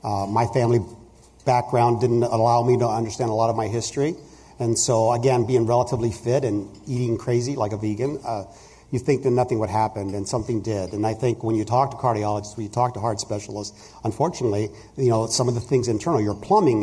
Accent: Huntington Beach, California, United States; I grew up in Huntington Beach, so I was a surfer kid, and my hair was red and long and ratty

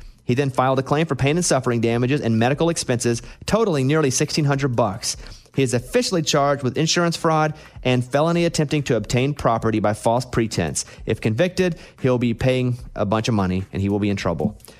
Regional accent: Arkansas, United States; Yeah, Shay's like me. We grew up in Arkansas, so we have guns.

